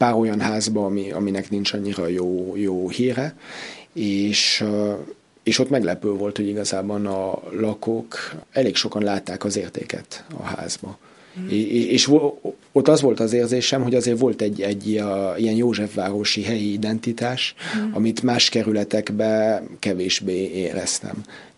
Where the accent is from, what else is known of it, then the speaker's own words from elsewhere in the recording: Switzerland; moved away; én a várost, ahonnan származok, Svájcban, újra felfedeztem, amikor elhagytam Svájcot